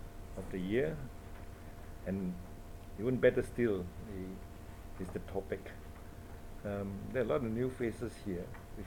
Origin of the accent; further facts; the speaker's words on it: Malaysia; When I was growing up in Malaysia